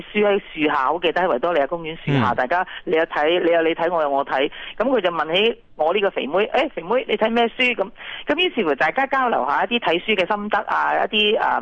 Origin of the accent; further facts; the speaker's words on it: Guangdong, China; 我唯有话我广东人，我梗系拣粤菜行先啦咁。只不過是因為我是廣東人嘅啫、如果我唔係廣東人，我選擇可能都唔同。